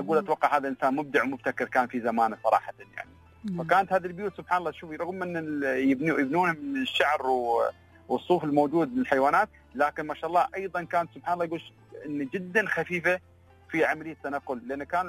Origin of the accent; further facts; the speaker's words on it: United Arab Emirates; معروفة عندنا في الإمارات،